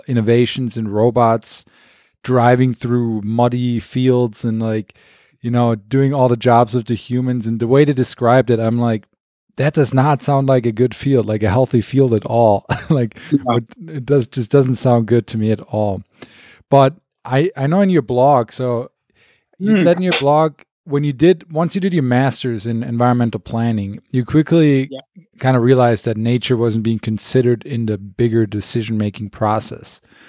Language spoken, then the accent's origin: English; Germany; I'm from Germany originally